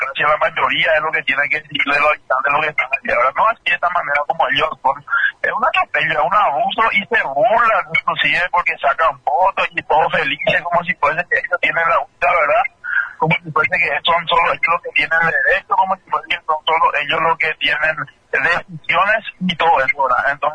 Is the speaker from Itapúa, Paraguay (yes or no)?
yes; Itapúa, Paraguay; born there; yo soy, yo nací en Itapúa, te cuento, porque yo soy itapuense de nacimiento